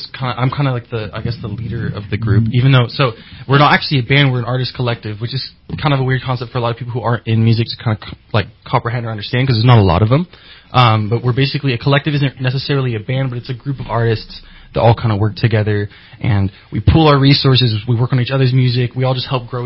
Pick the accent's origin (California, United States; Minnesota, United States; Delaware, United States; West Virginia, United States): California, United States; San Diego; born there; I was born in San Diego, but I went to high school here.